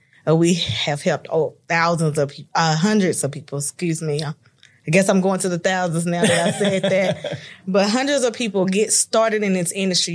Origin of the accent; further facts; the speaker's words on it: Chattanooga, Tennessee, United States; I'm from Chattanooga, Tennessee.